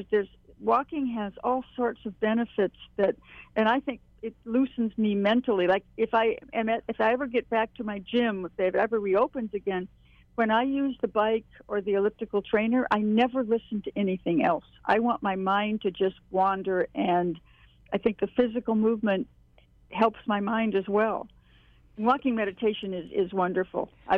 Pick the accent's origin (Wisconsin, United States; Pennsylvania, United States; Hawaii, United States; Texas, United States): Hawaii, United States; I grew up in Hawaii